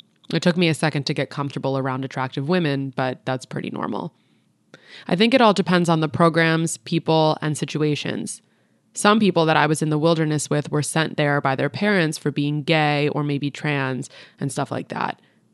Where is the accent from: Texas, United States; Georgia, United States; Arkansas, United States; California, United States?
Georgia, United States; Athens; I was 14 when I was shipped off. I'm from Athens, Georgia. I had dyslexia and was in Georgia public school